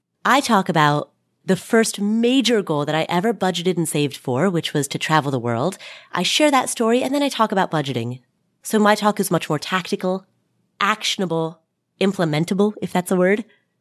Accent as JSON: {"language": "English", "town": "Cincinnati", "region": "Ohio", "country": "United States", "said": "I'm from Cincinnati, by the way. Make sure you eat some Skyline chili while you're there."}